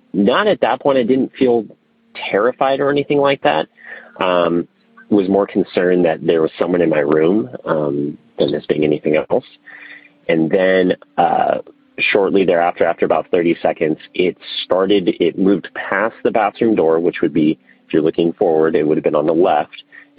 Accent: San Diego, California, United States; So I am actually originally from San Diego.

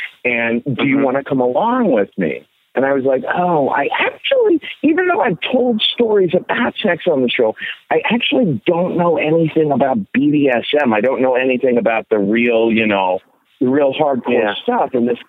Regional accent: Cincinnati, Ohio, United States; I grew up in Cincinnati, Ohio, where it's like, this is a town that has a violently anti-sexual attitude.

